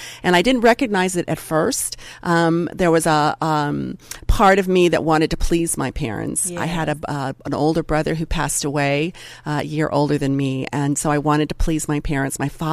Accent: Las Vegas, Nevada, United States; Yeah, so I grew up in Las Vegas, Nevada

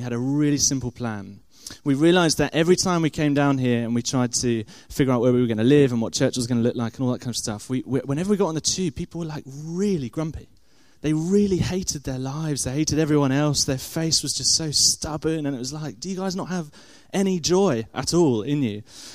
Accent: Guildford, South East England, United Kingdom; also born or lived in Nottingham; I grew up just outside of London in a lovely place called Guildford, southwest of London, which was wonderful. And then went up to Nottingham to university there, which I think is a close second in the city stakes of the UK, before moving here about 5 years ago with Joe.

